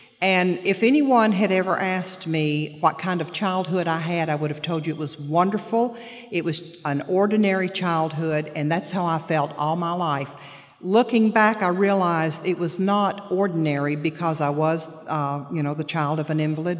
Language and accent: English; Little Rock, Arkansas, United States; born there; I would like to tell you that I was born in Little Rock, Arkansas, and I was born into a family that wanted a child very much.